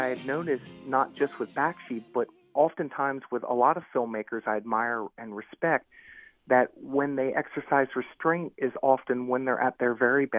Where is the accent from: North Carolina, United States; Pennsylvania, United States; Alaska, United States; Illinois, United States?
North Carolina, United States; Durham; I'm from Durham, North Carolina